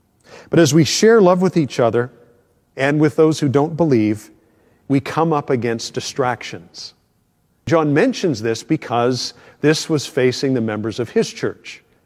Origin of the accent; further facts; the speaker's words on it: Canada; as a Canadian, it means you're supposed to accept anything and everything